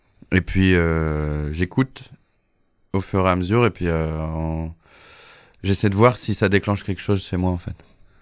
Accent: Lille, Hauts-de-France, France; En fait, on vient tous les deux de Lille à la base.

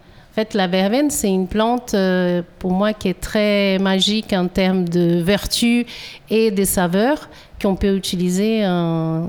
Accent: Brazil; French is a second language; moved away as an adult; now in France; Moi, je suis originaire du Brésil et je suis en France depuis 2006.

